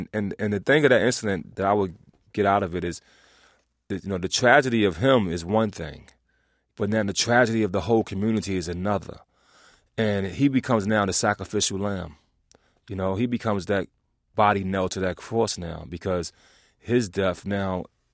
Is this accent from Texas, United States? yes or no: no; New York, United States; You know, me being a young man growing up in New York and doing sex at early age and doing drugs at early ages and not really having a full childhood